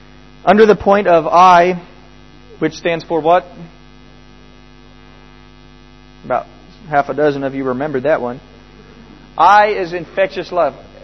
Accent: New Zealand; also born or lived in United States; I spent a lot of my time growing up in New Zealand. Since 1975, I've been in New Zealand, okay? So I consider myself every bit as much Kiwi as I do American, more so. This is my home.

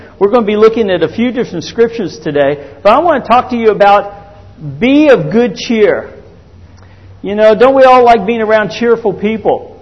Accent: Australia; And I am an Aussie

